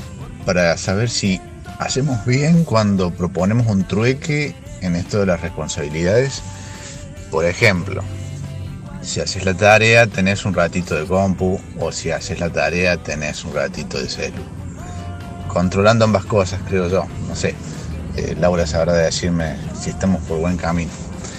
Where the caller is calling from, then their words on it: Córdoba, Argentina; de Córdoba.